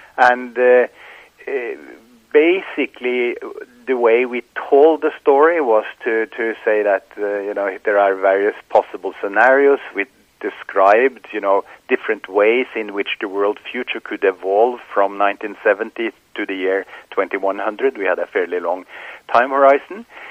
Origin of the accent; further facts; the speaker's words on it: Norway; accent: Norwegian; English is a second language; I am a 67-year-old professor. And obviously from Norway, as you can hear from my wonderful accent.